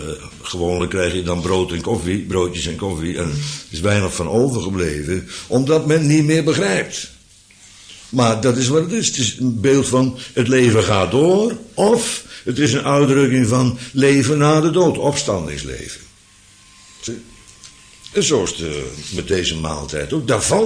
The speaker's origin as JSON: {"language": "Dutch", "country": "Netherlands", "said": "Ja, het wordt kliederen, daarom heb ik er ook een hekel aan, maar ik ben ook een Nederlander."}